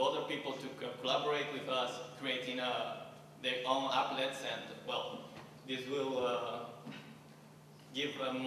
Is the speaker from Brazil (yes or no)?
yes; Brazil; I'm from Brazil.